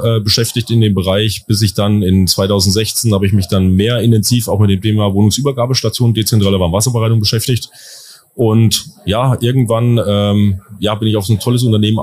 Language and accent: German; Westhausen, Thuringia, Germany; wo ich überhaupt beheimatet bin, das ist in einem wunderschönen Dorf, heißt Westhausen in Südthüringen, wirklich eine wunderschöne Gegend.